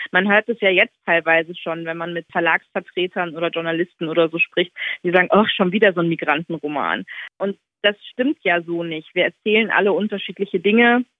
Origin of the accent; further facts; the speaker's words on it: North Rhine-Westphalia, Germany; Ich bin im Ruhrgebiet groß geworden, ne? Das ist gelebte Diversität jeden Tag und Realität.